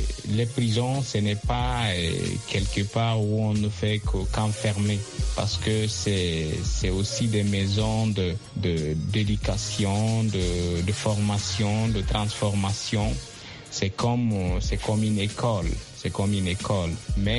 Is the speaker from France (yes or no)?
no; Guinea; je suis de la République de Guinée.